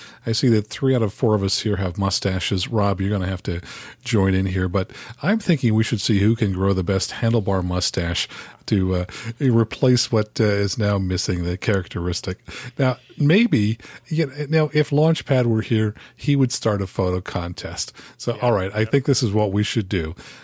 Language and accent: English; Wellsboro, Pennsylvania, United States; an hour drive from my hometown of Wellsboro, Pennsylvania, which is right across the border from Elmira.